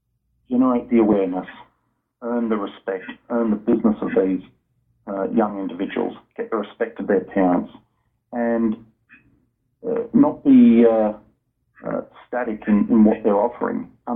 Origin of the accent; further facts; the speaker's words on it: Australia; I'm originally from Australia